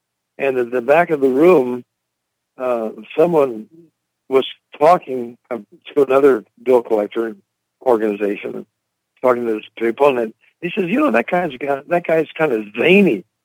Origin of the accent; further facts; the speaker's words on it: Medford, Oregon, United States; also born or lived in Oakland, California; Well, I grew up in, I was born in Oakland, California, the San Francisco Bay Area. And my family moved to Medford, Oregon, that's southern Oregon, in a small town. And I went through high school there.